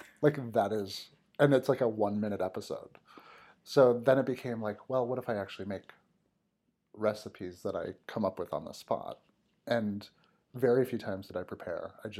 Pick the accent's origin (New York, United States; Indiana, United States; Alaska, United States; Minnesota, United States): Minnesota, United States; The Midwest, from Minnesota.